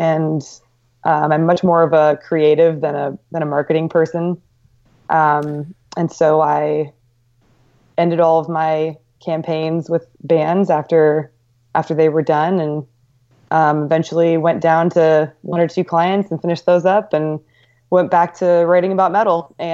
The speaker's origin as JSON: {"language": "English", "region": "California", "country": "United States", "said": "I'm from California, so bands like … were always really important to me."}